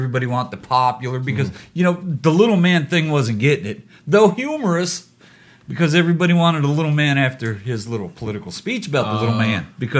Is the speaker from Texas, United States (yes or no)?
no; Paterson, New Jersey, United States; I was PS1 from Paterson, New